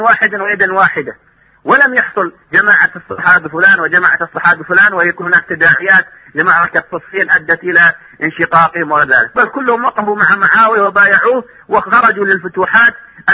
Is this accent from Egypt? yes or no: no; Saudi Arabia; لم نسمع مرة من علماءنا في السعودية